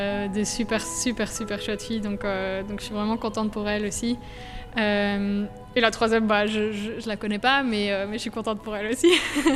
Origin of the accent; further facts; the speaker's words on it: Belgium; C'est quelque chose d'assez spécial en tant que Belge de pouvoir participer